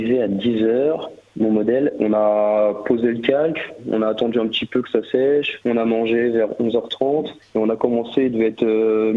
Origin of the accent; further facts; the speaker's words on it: Beaumont-sur-Sarthe, Pays de la Loire, France; Et sachant que j'habitais toute mon enfance à Beaumont-sur-Sarthe, je me suis orienté dans ce village.